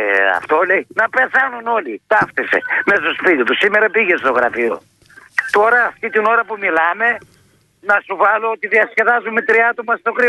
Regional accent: Karditsa, Thessaly, Greece; Είμαι από την Καρδίτσα, ναι. Από το Μουσάκι

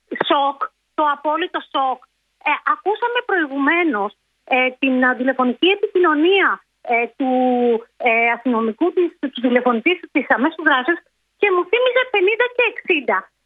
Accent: Peloponnese, Greece; αυτό που λέμε στο χωριό μου στη Μάνη

